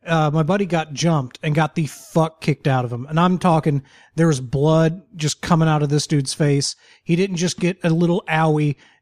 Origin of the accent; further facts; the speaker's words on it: St. Louis, Missouri, United States; born there; Okay, well, I was born in 1983 in St. Louis, and I haven't given a shit since.